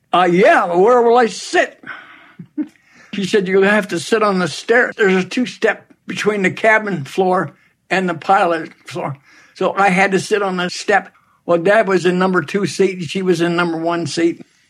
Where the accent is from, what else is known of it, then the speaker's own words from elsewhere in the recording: Columbus, Ohio, United States; born there; I was born in Columbus, Ohio.